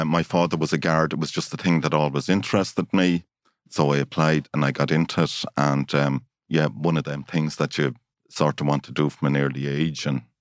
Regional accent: Newport, Connacht, Ireland; also born or lived in Monaghan / Dublin; I was born in Mayo. We lived there for a good few years in Newport, where my father was from.

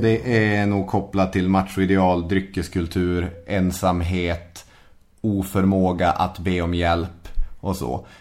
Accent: Arvidsjaur, Norrbotten County, Sweden; Arjeplog är grannkommun med min hemort Arvidsjaur.

